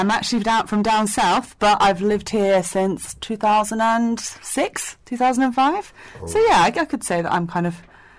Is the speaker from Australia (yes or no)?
no; Hong Kong; also born or lived in China; I grew up in Hong Kong. I also spent a lot of time working in China.